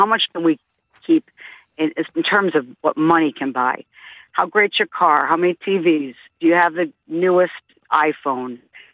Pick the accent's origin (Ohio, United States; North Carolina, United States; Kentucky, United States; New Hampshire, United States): New Hampshire, United States; Portsmouth; also born or lived in Fairbanks, Alaska; I'm originally from Portsmouth, New Hampshire. I'm a teacher, and I wanted to have my Henry David Thoreau experience. I'm an English teacher, and I ended up in a one-room log cabin in Fairbanks, Alaska.